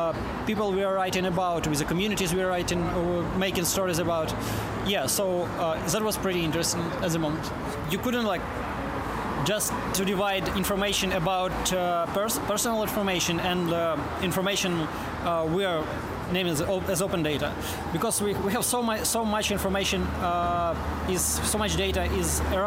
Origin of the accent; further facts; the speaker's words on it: Kyiv, Ukraine; from Kyiv, Ukraine.